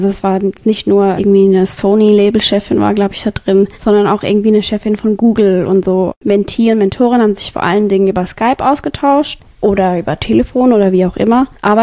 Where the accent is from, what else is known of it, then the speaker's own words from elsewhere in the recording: Switzerland; das kann ich als Schweizerin auch nicht nur unterstützen